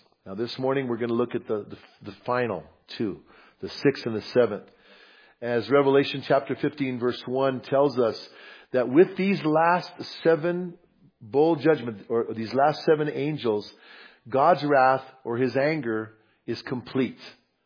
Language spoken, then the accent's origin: English; Bernalillo, New Mexico, United States; moved away; also born or lived in New York; Now, when I first moved to New York, you know, I grew up in Bernalillo. We used to go to the river and play, the Rio Grande River.